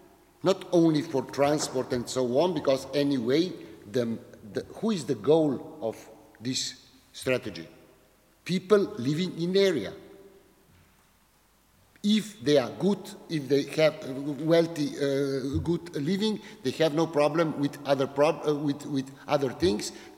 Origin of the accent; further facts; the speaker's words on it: Slovenia; I'm coming from Slovenia, part of the Danube strategy.